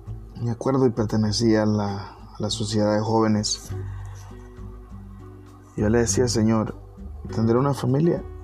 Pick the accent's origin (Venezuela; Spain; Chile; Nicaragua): Nicaragua; moved away as an adult; Cuando yo salí de Nicaragua, tú apenas... tal vez ibas a cumplir los dos